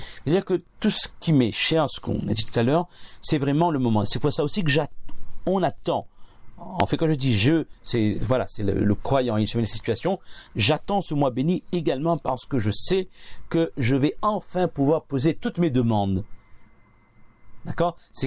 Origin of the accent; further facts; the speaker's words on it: France; En tant que bon français, on va demander tout ça.